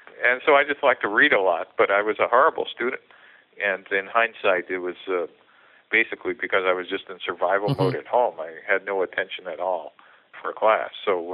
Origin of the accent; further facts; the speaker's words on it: New York City, New York, United States; So I grew up in New York City.